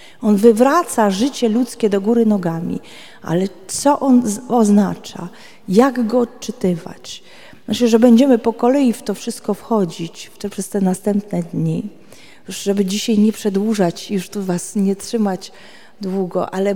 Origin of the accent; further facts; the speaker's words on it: Silesian Voivodeship, Poland; ja pochodzę ze Śląska. Na Śląsku kobiety, wiecie, jesteśmy ponoć silne.